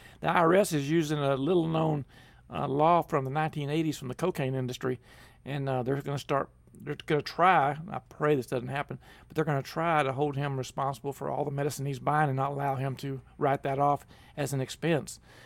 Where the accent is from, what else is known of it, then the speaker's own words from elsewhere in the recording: Dallas, Texas, United States; I'm from Dallas, dude. There's no hills in Dallas.